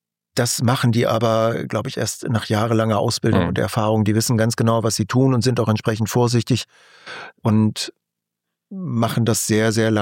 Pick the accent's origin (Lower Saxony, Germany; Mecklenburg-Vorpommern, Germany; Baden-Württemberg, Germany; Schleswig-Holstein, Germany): Lower Saxony, Germany; Ich bin ja Niedersachse.